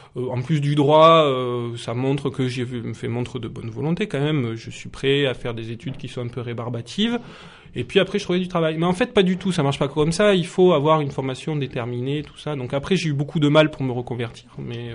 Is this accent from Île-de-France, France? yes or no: no; Montpellier, Occitanie, France; born there; also born or lived in Toulouse / Lot; mon père vit à Carcassonne, j'ai la famille à La Grasse dans les Corbières, et puis je suis né à Montpellier, puis Toulouse, et puis le Lot.